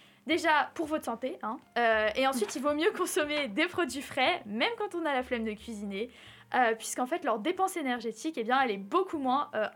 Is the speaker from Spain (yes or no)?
no; France; notre consommation quotidienne en tant que Français